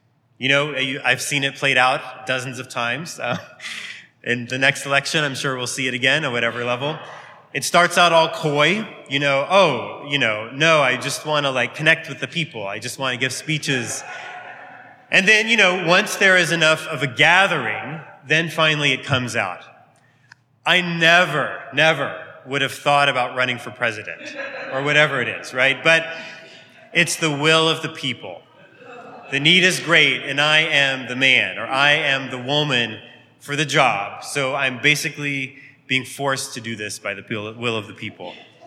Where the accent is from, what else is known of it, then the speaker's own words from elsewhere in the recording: Texas, United States; the church I grew up in just outside Dallas in Texas